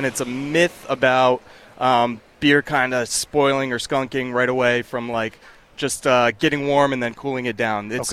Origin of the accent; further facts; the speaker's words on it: East Lyme, Connecticut, United States; It all started kind of here in Salem. So I'm from East Lyme.